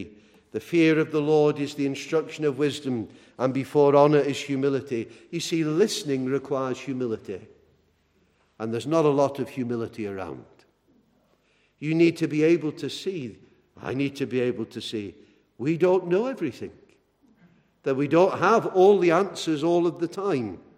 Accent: England, United Kingdom; because obviously, being English, we're very reserved.

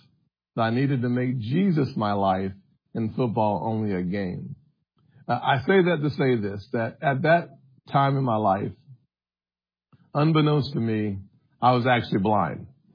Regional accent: North Charleston, South Carolina, United States; I'm a kid from North Charleston, born and raised in poverty, single-parent household.

